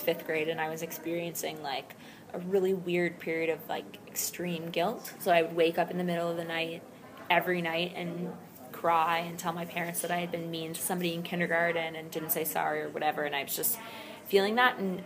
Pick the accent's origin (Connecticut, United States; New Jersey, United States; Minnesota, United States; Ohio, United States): Connecticut, United States; but the truth is that I'm from Connecticut and I have a very lovely family.